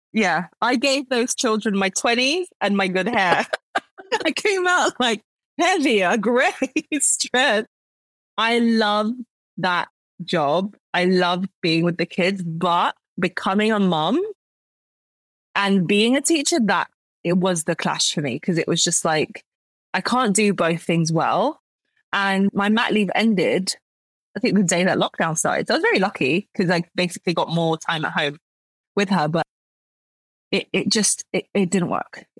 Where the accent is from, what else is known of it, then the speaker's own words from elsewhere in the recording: London, United Kingdom; also born or lived in Morocco; I'm 33 years old. I was born in Morocco, but have lived in the UK, specifically in West London, since I was a baby. Moved here with my family. It was my dad's job that brought us here, actually.